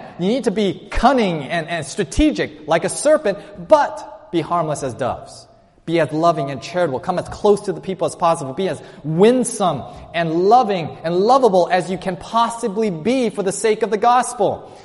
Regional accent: Hong Kong; born there; But I was born in Hong Kong.

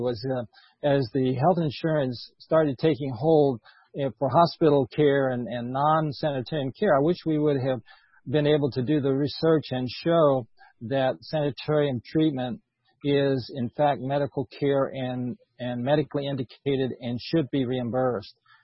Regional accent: Virginia, United States; came back to my home state of Virginia

